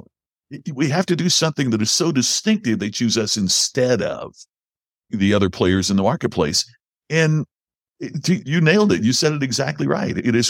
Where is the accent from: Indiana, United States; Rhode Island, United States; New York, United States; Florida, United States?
Indiana, United States; Crothersville; grew up in a very rural community in southern Indiana, about 30 miles north of Louisville, Kentucky. I'm from Crothersville, Indiana.